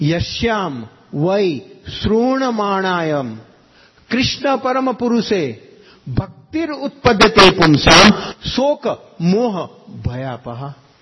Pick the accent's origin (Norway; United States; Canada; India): India; Mumbai, Maharashtra; first language Gujarati; English is a second language; In Gujarati, that's my mother tongue. I am from Mumbai and I'm Gujarati.